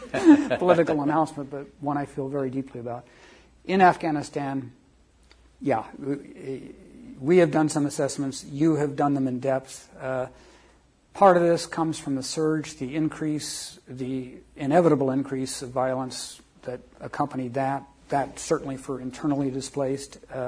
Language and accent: English; Spokane, Washington, United States; I'm from Spokane.